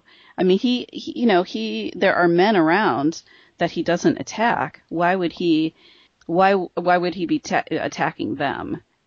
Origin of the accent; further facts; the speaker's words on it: Midwest, United States; accent: Midwestern; So that's my Midwestern accent coming out.